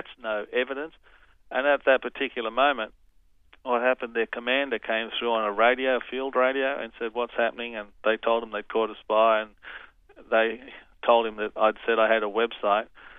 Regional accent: Australia; I'm Australian photographing a book on the journey of Jesus.

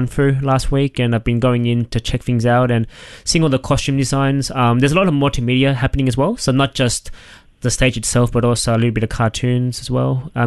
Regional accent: Sydney, New South Wales, Australia; So born and bred in Sydney, born in Auburn Hospital.

